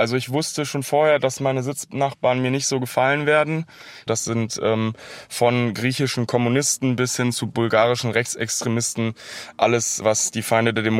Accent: North Rhine-Westphalia, Germany; born there; Ich bin 27 Jahre alt, gebürtiger Oberberger, bis vor kurzem wohnhaft in Köln

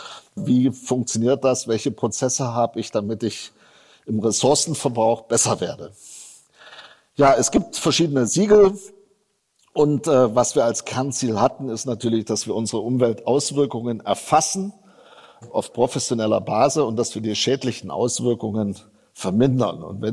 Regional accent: Leipzig, Saxony, Germany; Und da können wir auch stolz sein als Sachsen oder als Leipziger. Kommt nämlich von uns.

